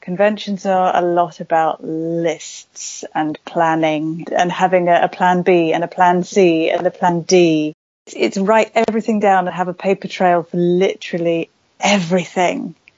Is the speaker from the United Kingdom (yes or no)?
yes; Wales, United Kingdom; But I grew up in West Wales. It was quite, not isolated, but it was a much kind of quieter town where I grew up.